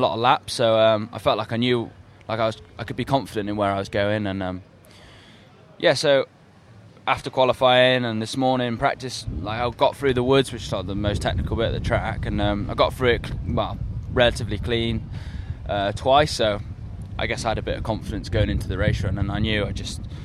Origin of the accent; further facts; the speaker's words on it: United Kingdom; probably the biggest crowd and the best supporting crowd, especially being British as well.